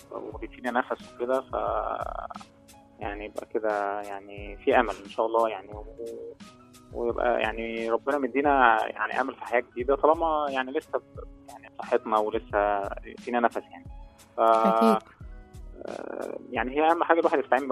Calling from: Cairo, Cairo Governorate, Egypt; من القاهرة.

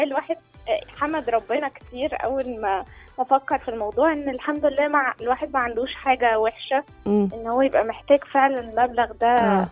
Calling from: Cairo, Cairo Governorate, Egypt; من القاهره الكبرى. من القاهره الكبرى.

